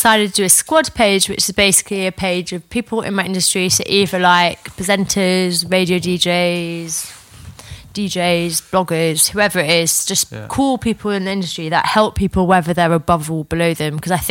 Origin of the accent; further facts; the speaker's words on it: North East England, United Kingdom; I'm a Geordie. I'm never going to fucking miss a flight.